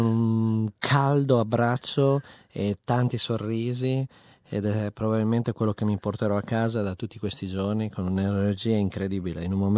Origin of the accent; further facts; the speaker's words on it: Modena, Emilia-Romagna, Italy; Perché sono emiliano, sono di Modena, sono cresciuto sotto al tavolo di mia mamma e di mia nonna quando tiravano la pasta